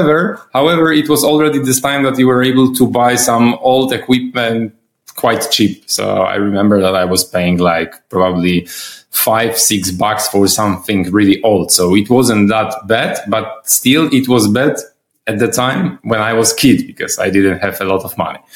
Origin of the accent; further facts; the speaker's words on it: Poland; now in Switzerland; I come originally from Poland, but I moved to Switzerland several years ago.